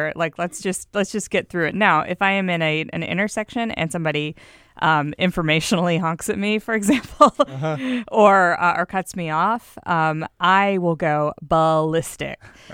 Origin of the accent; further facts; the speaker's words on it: Houston, Texas, United States; now in Seattle, United States; I gotta say, as someone who does not drive that much, when I do drive, and I grew up in Houston, that's where I learned to drive.